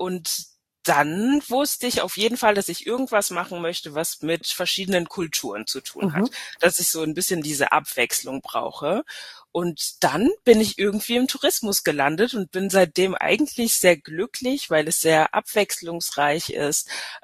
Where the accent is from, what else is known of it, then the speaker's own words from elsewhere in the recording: Hesse, Germany; also born or lived in Paris, France; Ich bin tatsächlich in Paris geboren und bin deutsch-französisch aufgewachsen zwischen Hessen und Paris und und wohne jetzt aber wieder in Frankfurt.